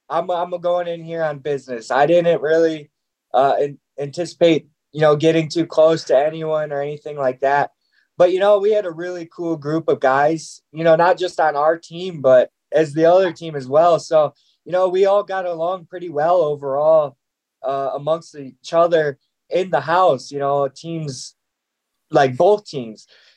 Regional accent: Illinois, United States; I had to move back home, back to my hometown in Illinois.

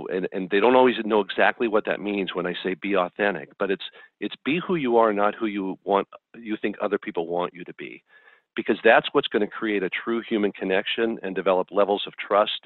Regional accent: Los Angeles, California, United States; also born or lived in United Kingdom; I was born in Los Angeles and have lived in the LA area all my life, other than 1 year that I spent in the UK. I went to the University of Southern California out here.

